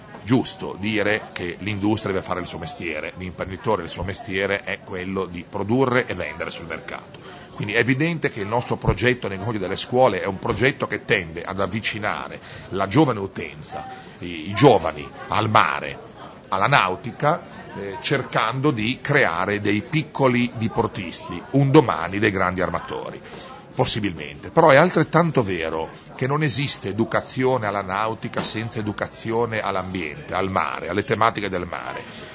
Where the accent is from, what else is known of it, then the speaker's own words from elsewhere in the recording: Emilia-Romagna, Italy; born there; non posso dire nato in mare perché sono nato in Emilia, ma sono cresciuto in mare, mio papà è delle Cinque Terre